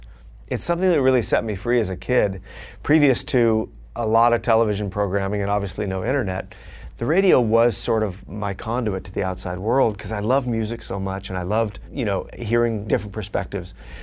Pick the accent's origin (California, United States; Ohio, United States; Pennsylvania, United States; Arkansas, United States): California, United States; Fullerton; I grew up in Fullerton.